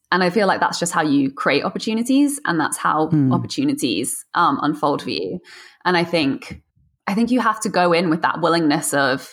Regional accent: South East England, United Kingdom; So I grew up just outside of London, and the theater in that part of the world is just incredible.

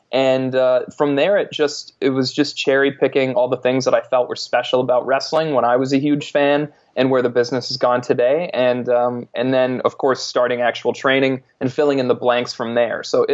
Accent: Canada; I'm Canadian.

